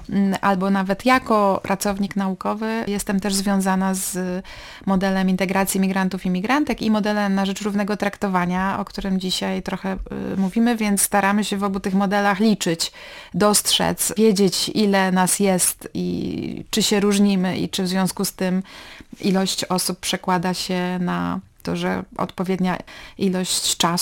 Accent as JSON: {"language": "Polish", "town": "Gdynia", "region": "Pomeranian Voivodeship", "country": "Poland", "said": "bo nie jestem z Gdańska. No jestem tak. Z Gdyni, ale pracuję w Gdańsku."}